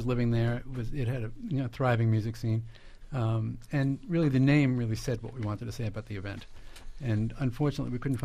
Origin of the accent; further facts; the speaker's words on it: Bensonhurst, New York, United States; Yes, I did.